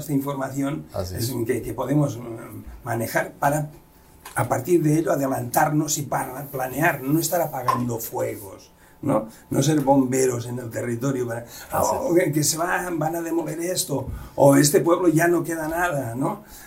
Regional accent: Catalonia, Spain; Desde el catalán, aquí tiro agua para mi tierra

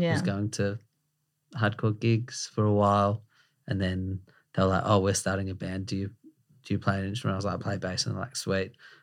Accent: Yarragon, Victoria, Australia; also born or lived in Melbourne; No, I'm from Yarragon.

